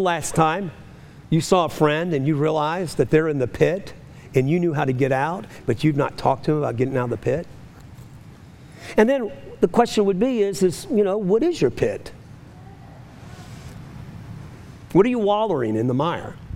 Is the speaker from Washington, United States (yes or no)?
no; New Orleans, Louisiana, United States; Well, I can, because I grew up in New Orleans, but that's another story.